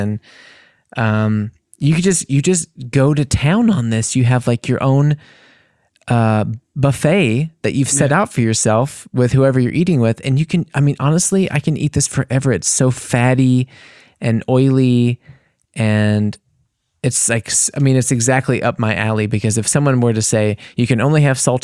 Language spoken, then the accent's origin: English; United States; And then for me as an American, I see it as like an opportunity to like pig out on buttery meats